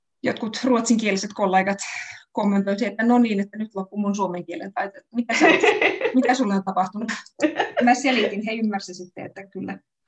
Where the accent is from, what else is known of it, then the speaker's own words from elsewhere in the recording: Turku, Southwest Finland, Finland; accent: Turku dialect; suomi on mun äidinkieli, mutta ihan pohjimmainen mun äidinkieleni on turun murre